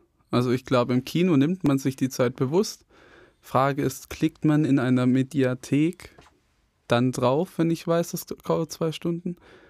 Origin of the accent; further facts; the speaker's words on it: Metzingen, Baden-Württemberg, Germany; ich komme aus Metzingen.